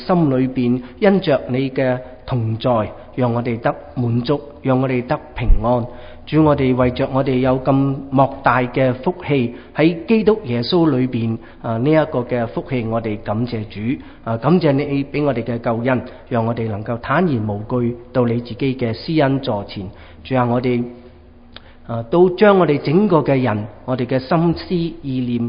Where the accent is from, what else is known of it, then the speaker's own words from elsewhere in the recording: Hong Kong; 咁呢我哋從香港嚟㗎，咁我哋都受到一啲嘅呢一個嘅我哋嘅中國嘅民間信仰啊，同埋其他嘅宗教一啲嘅影響。